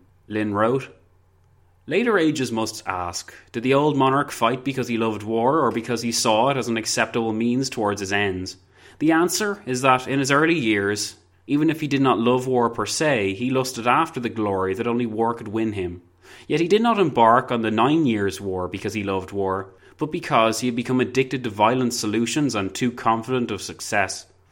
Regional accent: Ireland; I'm only human, I'm also Irish, I'm terrible at French.

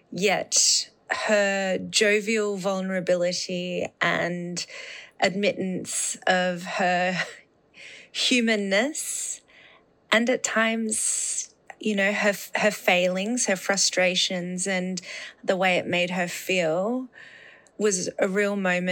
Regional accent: Melbourne, Victoria, Australia; I'm from Melbourne, Australia.

